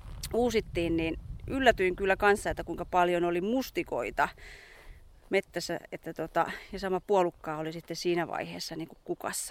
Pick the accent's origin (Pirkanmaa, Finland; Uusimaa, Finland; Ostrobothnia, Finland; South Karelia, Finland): Pirkanmaa, Finland; Lyly; itse kun tälleen olen syntyperäinen lylyläinen